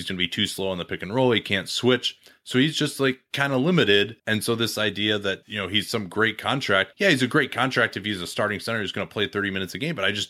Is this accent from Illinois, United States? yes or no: yes; Chicago, Illinois, United States; accent: Chicago; Oh, that actually was brought to you by my Chicago accent, which rarely makes an appearance, but I figured with the Cubs having won, we can break out and actually just to show the Chicago roots there.